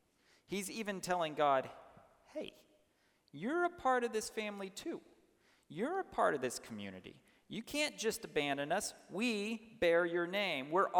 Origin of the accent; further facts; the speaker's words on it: Dallas, Texas, United States; All right, I'm from Dallas. That's weird to people that somebody from the South is a hockey fan